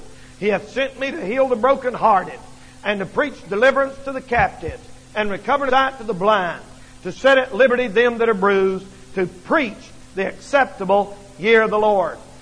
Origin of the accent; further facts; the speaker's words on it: North Carolina, United States; I was brought up in North Carolina.